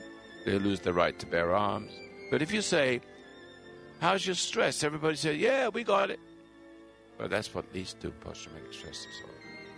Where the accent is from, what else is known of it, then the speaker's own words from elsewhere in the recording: England, United Kingdom; now in United States; I lived in England for a long time. I'm British, was British. I'm an American person now.